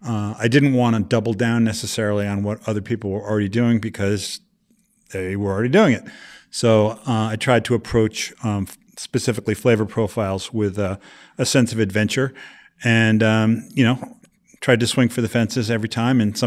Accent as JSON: {"language": "English", "region": "Vermont", "country": "United States", "tie": "born or raised there", "said": "I grew up in New England, Vermont specifically, and made pickles with my mom and dad in the summertime."}